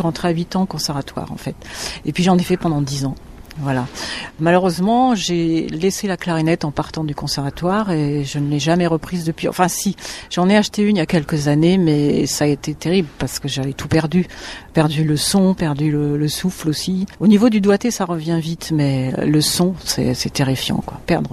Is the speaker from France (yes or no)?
yes; Les Sables-d'Olonne, Pays de la Loire, France; born there; je suis née au Sable d'Olonne, donc au bord de la mer, et puis pour moi elle a été présente tout le temps.